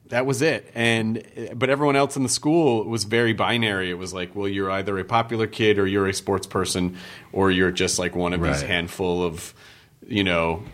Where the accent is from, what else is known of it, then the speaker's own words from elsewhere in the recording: Memphis, Tennessee, United States; I was in, when I grew up in Memphis, I was in a lot of my nerddom really revolves around one teacher that I had who was the math teacher.